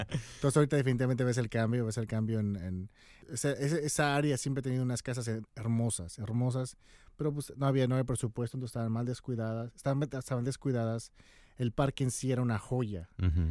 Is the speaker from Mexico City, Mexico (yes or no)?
yes; Mexico City, Mexico; soy de la Ciudad de México. Soy más que nada espiritual y soy un hombre gay.